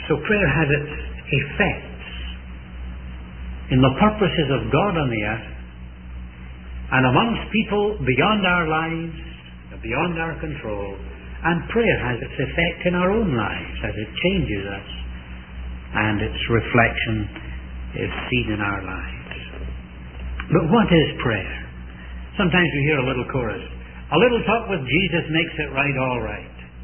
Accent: Scotland, United Kingdom; as I look back as a Scotsman to the days of the Covenanters in our country in the 1600s

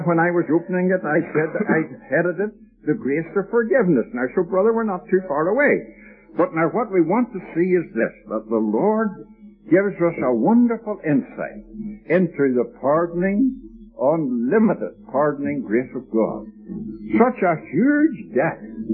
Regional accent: Ireland; We have inherited, all of us have it, we're all Irish folk here except our dear friends from abroad

